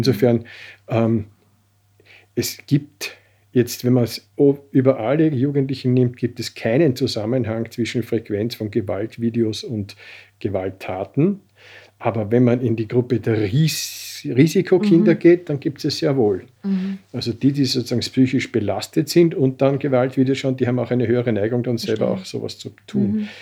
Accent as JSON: {"language": "German", "region": "Salzburg", "country": "Austria", "said": "Aber so, wenn mich jemand fragt, wo ich herkomme, sage ich spontan immer Salzburg."}